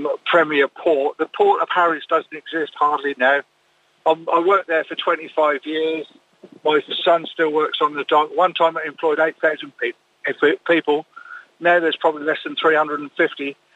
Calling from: Region of Murcia, Spain; from Costa Calida.

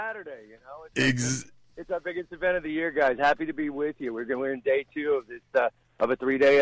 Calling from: Encino, California, United States; Good morning. I'm here from Encino.

